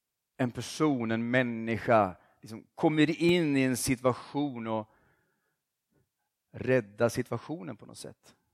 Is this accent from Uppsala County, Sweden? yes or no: no; Oskarshamn, Kalmar County, Sweden; det var ju en ungdomsväckelse i min hemstad Oskarshamn.